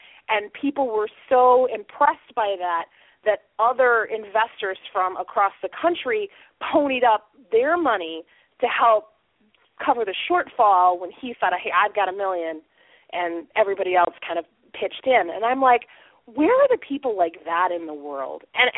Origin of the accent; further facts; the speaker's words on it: Flint, Michigan, United States; In my hometown of Flint, Michigan